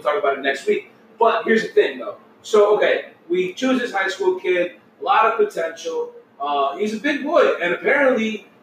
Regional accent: New Jersey, United States; You know, and we're from Jersey.

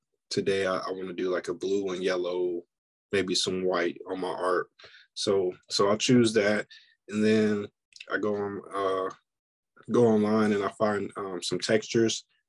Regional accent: Indiana, United States; I'm from Indiana.

